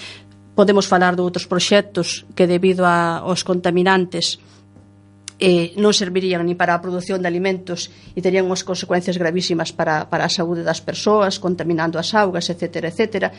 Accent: Galicia, Spain; eu veño da Terra Chá.

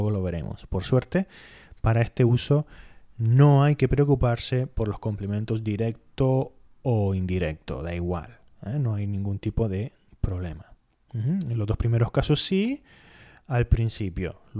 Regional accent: Spain; yo que soy español

